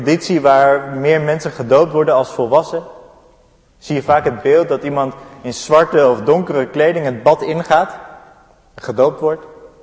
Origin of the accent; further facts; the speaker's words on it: Amsterdam, North Holland, Netherlands; En dat doet mij als Amsterdammer direct denken aan die Jordaanse uitdrukking die u wel kent, denk ik.